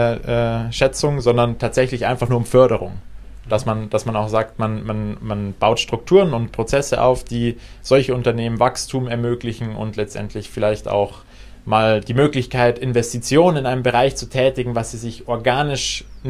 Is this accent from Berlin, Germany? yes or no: no; Bavaria, Germany; now in Switzerland; ich komme aus Bayern